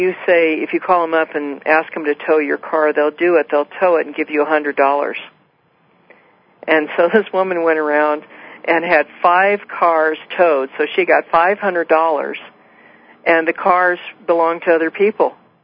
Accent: West Coast, United States; born there; You know, maybe it's because I was born on the West Coast.

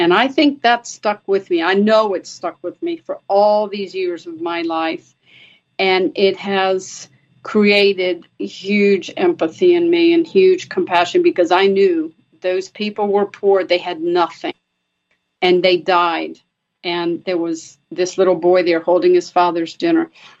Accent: Brazil; For me, growing up in Brazil, having been born in Brazil, I still have in my mind as a 6-year-old

